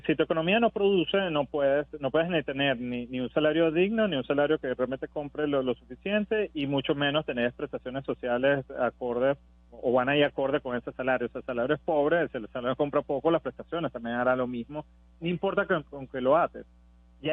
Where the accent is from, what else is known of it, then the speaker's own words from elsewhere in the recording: Venezuela; pero como venezolanos lo tenemos que pensar